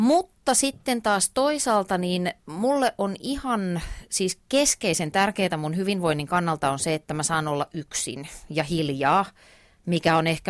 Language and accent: Finnish; Ypäjä, Kanta-Häme, Finland; silloin kun mä olin pieni, niin mä asuin Ypäjällä, mä olen sieltä kotoisin. Ja vieläpä semmoisella Ypäjän aseman kylällä, jossa ei ollut yhtään muuta